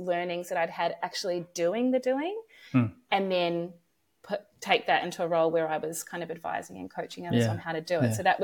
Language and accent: English; New Zealand; moved away as an adult; I'm a Kiwi. I wanted to do my OE or overseas experience. So when I was 21, I moved to the UK along with everybody else.